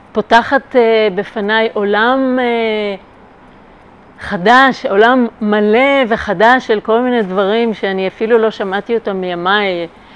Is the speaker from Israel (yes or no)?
yes; Kabri, Northern District, Israel; אני נולדתי וגדלתי לא רחוק מפה, בקיבוץ קברי, אז בשבילי זה לחזור לאזור הבית, הגליל המערבי.